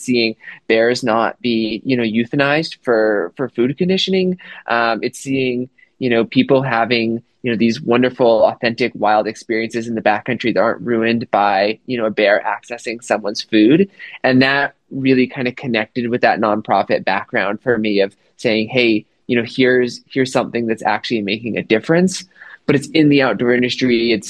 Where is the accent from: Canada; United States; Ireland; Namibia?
United States; Idaho; So I grew up in Idaho and grew up outdoorsy